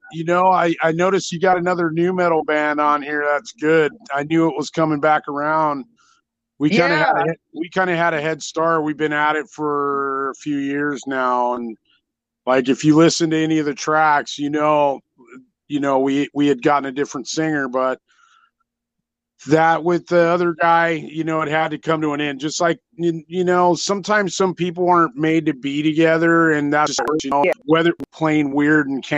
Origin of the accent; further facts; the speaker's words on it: San Diego, California, United States; And hey, for everybody interested, we're from San Diego. Not Orange County.